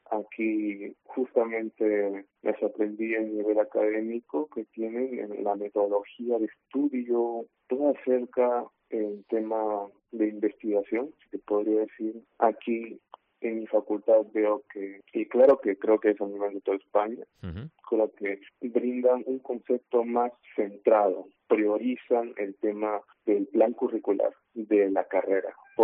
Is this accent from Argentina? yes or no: no; Lima, Peru; now in Pontevedra, Spain; Yo soy de Lima y la verdad es que para nada no llueve como aquí en Pontevedra.